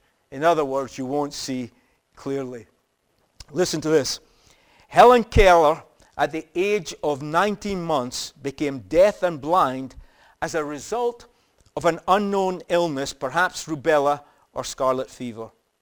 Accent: Nigeria; I would say, yeah, I'm Nigerian. And the interesting thing is, you know, the Nigerians would look at me and they would go, yeah, we can see that. Yeah, definitely Nigerian.

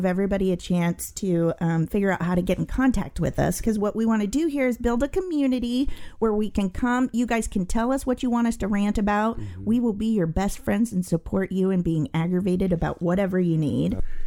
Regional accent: Missouri, United States; I'm from Missouri.

